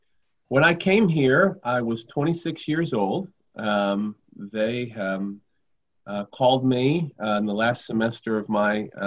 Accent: Galesburg, Illinois, United States; I grew up in Illinois, in a small town in West Central Illinois called Galesburg, and lived there my whole life until I went to college and seminary in Anderson, Indiana, where I met my wife.

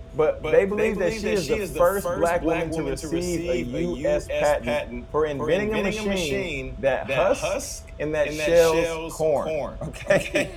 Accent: Baton Rouge, Louisiana, United States; I'm from Baton Rouge. I'm not really from the country, but my family, we got roots in the country. Winsboro, Louisiana.

